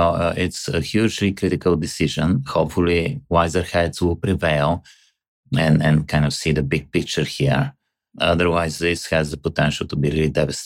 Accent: Bulgaria; I come from Bulgaria, maybe you remember. So I'm very aware how things evolved in Eastern Europe

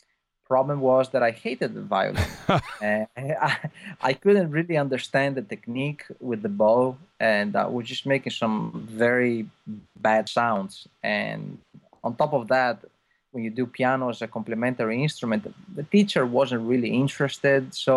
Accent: Rovigo, Veneto, Italy; So when I was 11, I went to the conservatory back in my hometown in Rovigo.

